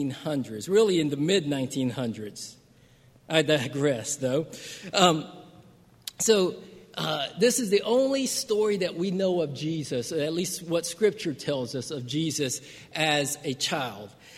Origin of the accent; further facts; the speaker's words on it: Sanford, North Carolina, United States; I grew up in Sanford, North Carolina, so some of you may be familiar with that area.